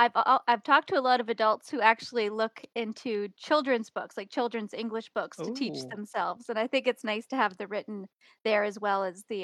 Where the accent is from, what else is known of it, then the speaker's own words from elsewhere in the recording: New Brunswick, Canada; also born or lived in Beijing, China; I'm from the East Coast of Canada in New Brunswick. I spent 3 years living in Beijing, and I've also lived in some other countries overseas, and I've been back in Canada for the last 5-6 years now.